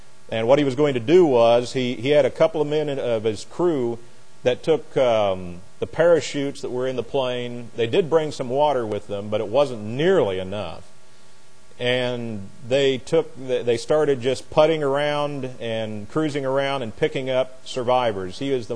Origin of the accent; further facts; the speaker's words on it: Indiana, United States; And Adrian was an attorney in Frankfort, Indiana, which was just 4 miles from my hometown.